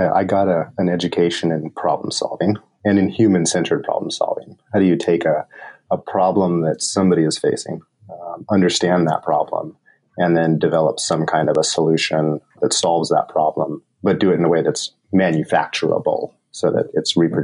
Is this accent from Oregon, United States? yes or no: yes; Gold Beach, Oregon, United States; also born or lived in Hawaii / California; But early childhood was a place called Gold Beach, Oregon.